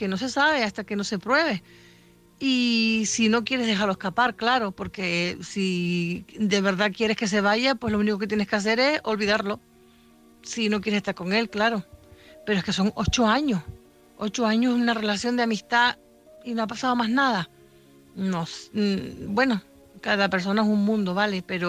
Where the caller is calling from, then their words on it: Canary Islands, Spain; de Tenerife.